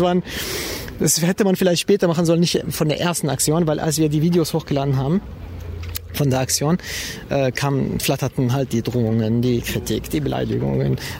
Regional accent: Germany; wir interpretieren uns als deutsche Muslime und nicht irgendwie als Iraner oder Türken oder arabische Muslime, sondern wirklich als deutsche Muslime

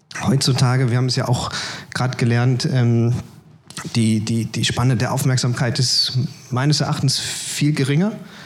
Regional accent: Mülheim an der Ruhr, North Rhine-Westphalia, Germany; Und da bin ich dann also in meiner Heimatstadt Mülheim-Ruhr an die Partei herangetreten.

